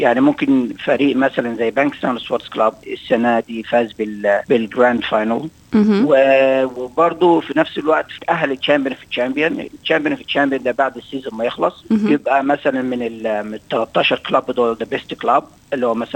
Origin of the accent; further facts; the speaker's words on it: Egypt; now in Australia; أنا مهاجر من مصر، فطبعا الخلفية بتاعتنا طبعا المصريين أغلبها كرة قدم